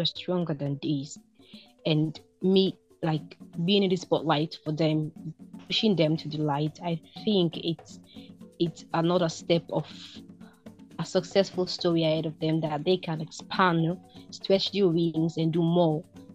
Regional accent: Sierra Leone; I'm from Sierra Leone and I'm 26 years old.

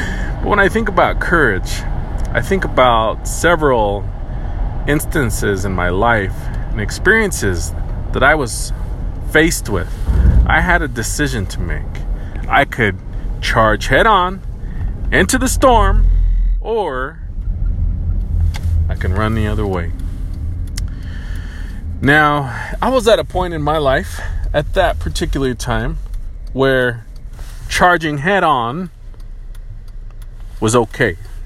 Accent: Pine Ridge Reservation, South Dakota, United States; I grew up on the Pine Ridge Reservation, home of the Oglala Lakota people.

